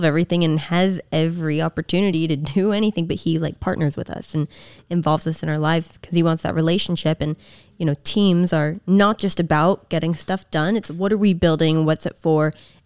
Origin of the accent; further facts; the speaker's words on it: California, United States; I'm from the Bay.